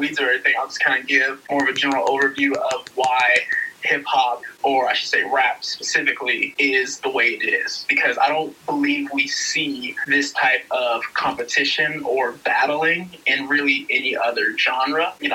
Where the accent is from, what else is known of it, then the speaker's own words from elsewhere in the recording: Federal Way, Washington, United States; I'm from the Federal Way, Washington area, and I'm here to talk about rap beef today.